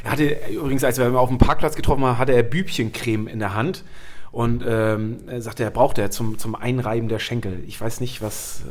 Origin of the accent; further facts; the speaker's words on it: Schleswig-Holstein, Germany; Ich bin ja aufgewachsen oben im Norden